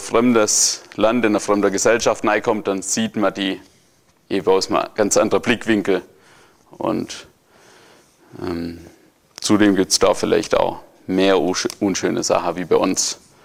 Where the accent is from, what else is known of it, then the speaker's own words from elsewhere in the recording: Germany; Und da sind wir Deutsche ja das beste Beispiel für Regelungen.